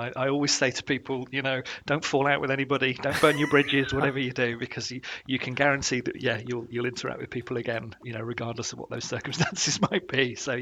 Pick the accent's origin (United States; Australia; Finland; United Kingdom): United Kingdom; Macclesfield, North West England; I was born and bred in Macclesfield, in Cheshire, so that was kind of my local venue.